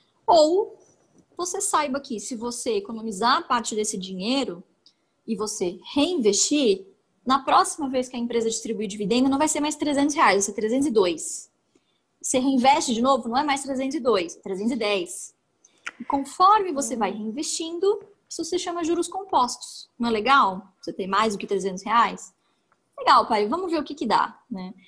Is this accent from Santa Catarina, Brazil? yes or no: no; Mairiporã, São Paulo, Brazil; eu nasci em São Paulo, mas eu fui criada no interior de São Paulo, né, em Mariporã